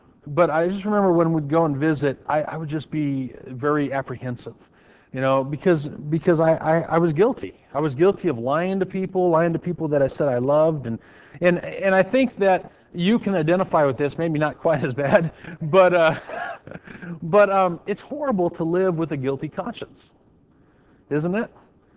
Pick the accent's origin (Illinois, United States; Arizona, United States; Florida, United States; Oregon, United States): Oregon, United States; Hermiston; anytime I go back to my hometown of Hermiston, Oregon, I feel guilty.